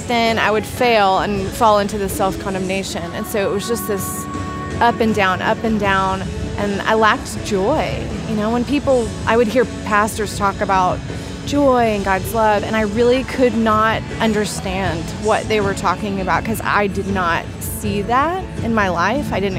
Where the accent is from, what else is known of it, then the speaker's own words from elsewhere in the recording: Texas, United States; born there; now in Virginia, United States; I'm a Texan by birth, but we live in Virginia now, and I love it.